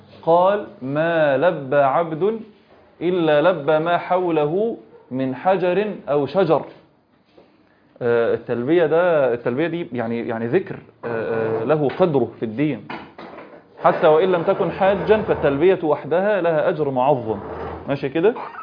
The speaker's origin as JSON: {"language": "Arabic", "country": "Egypt", "said": "احنا ايه مصريين"}